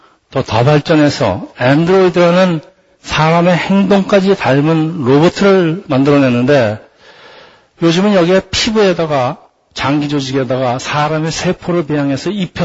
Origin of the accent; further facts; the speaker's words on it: South Korea; now in United States; 우리는 한국 사람은 빵만으로 살 수가 없어요. 미국에서 아무리 오래 살아도 혹시 밥을 먹어야 됩니다.